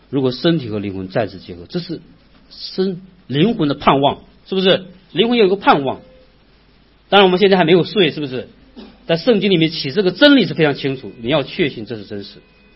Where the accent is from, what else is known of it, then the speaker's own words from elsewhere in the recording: Northeast China, China; accent: Northeastern Mandarin; 我们东北话就是什么？你破罐破摔